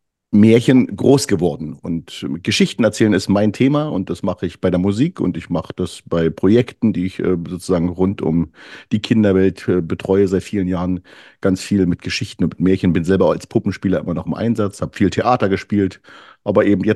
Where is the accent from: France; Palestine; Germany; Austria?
Germany; Berlin; ich bin in Berlin zur Schule gegangen und in Berlin-Mitte